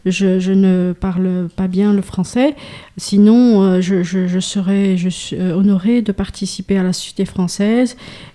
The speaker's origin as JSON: {"language": "French", "region": "Darfur", "country": "Sudan", "moved": "as an adult", "said": "je viens du Soudan, de cette partie du Darfour, où les gens sont maltraités par le gouvernement actuel au Darfour"}